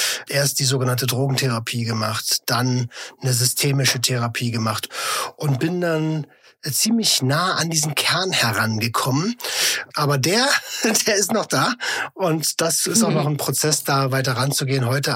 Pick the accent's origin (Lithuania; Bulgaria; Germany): Germany; East Germany; also born or lived in West Berlin; ich komme aus Ostdeutschland.